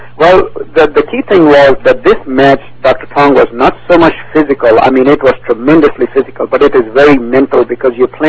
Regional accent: Pakistan; I'm originally from Pakistan

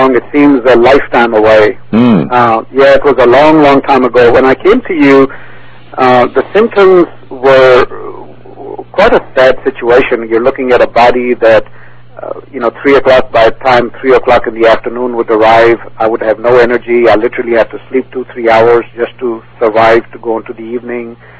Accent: Pakistan; I'm originally from Pakistan

